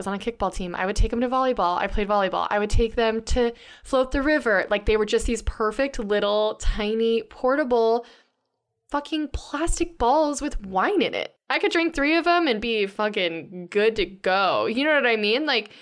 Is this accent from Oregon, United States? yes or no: yes; Eugene, Oregon, United States; also born or lived in Portland; growing up in Eugene and Portland, or like just in the, they actually call it Beervana, the Pacific Northwest.